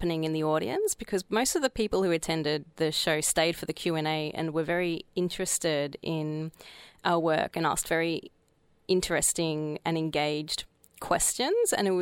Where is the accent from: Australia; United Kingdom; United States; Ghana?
Australia; I grew up in Australia